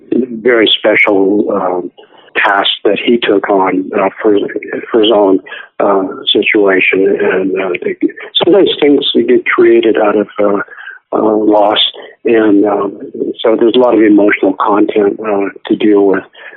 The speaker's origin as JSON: {"language": "English", "town": "Venice", "region": "California", "country": "United States", "tie": "born or raised there", "said": "the wonderful George Powell, whom I met in Venice Beach, my hometown, way back after I left the university."}